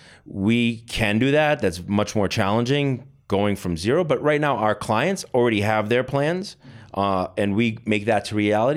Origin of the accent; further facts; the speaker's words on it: Boston, Massachusetts, United States; now in Armenia; They knew I was a guy from Boston mm-hmm. that came to Hayastan and opened up a business.